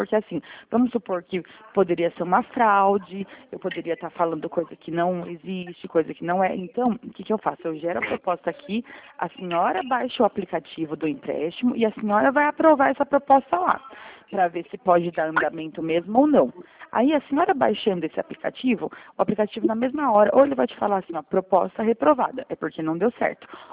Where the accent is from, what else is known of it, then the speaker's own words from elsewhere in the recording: São Roque, São Paulo, Brazil; 53. Sou de São Roque, interior de São Paulo.